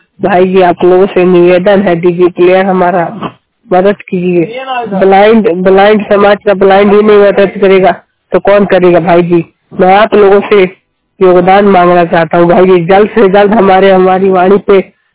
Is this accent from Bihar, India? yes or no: no; Maharajganj, Uttar Pradesh, India; और मैं गोरखपुर महाराजगंज से बिलोंग करता हूँ।